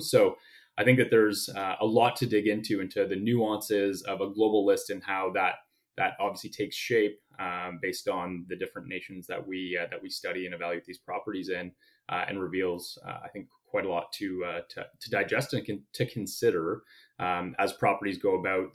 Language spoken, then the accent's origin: English; Canada; I can speak as a Canadian